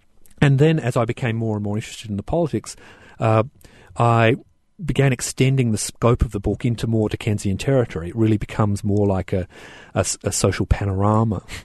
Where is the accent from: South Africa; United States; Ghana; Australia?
Australia; And it's something that one growing up in Australia, one is very aware of, made very aware of.